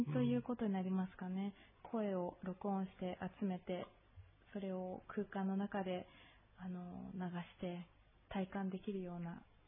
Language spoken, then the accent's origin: Japanese; Setagaya, Tokyo, Japan; 私は東京の世田谷で生まれました。